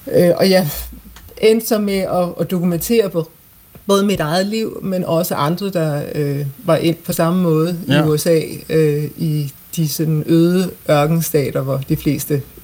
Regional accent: Esbjerg, Region of Southern Denmark, Denmark; Jeg er opvokset i Esbjerg

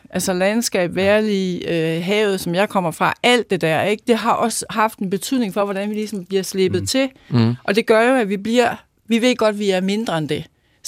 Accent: North Jutland, Denmark; så det, der så sker i hvert fald op i Vendsyssel, hvor jeg kommer fra

